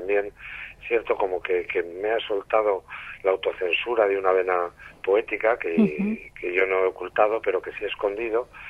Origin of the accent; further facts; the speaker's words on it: Guadalajara, Castilla-La Mancha, Spain; humildísimo libro de viajes por mi tierra, por mis tierras de Guadalajara